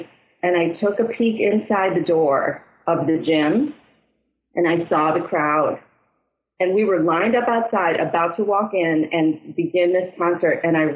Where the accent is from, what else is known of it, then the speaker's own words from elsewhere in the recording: Detroit, Michigan, United States; I mean, I grew up in Detroit, born to a family with really good hearts and not so good with money. And I was in Detroit sharing not only a bedroom with my sister, but a bed until I was in the fifth grade.